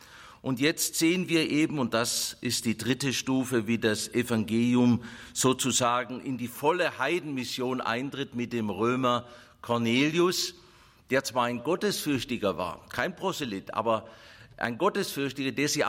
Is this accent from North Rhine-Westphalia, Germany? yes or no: no; Baden-Württemberg, Germany; Zum Beispiel bei mir als Schwabe mit als und wie.